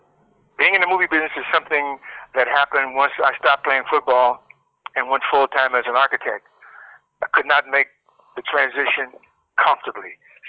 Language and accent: English; Midwest, United States; now in Palm Springs, United States; I love rain, man. I'm a Midwesterner.